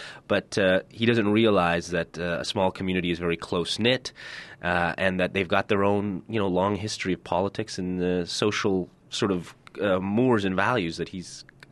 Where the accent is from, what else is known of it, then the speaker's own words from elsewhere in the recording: Toronto, Ontario, Canada; born there; I myself am Muslim and was born in Toronto, and you know, I'm fully Canadian, as it were, or North American for our context.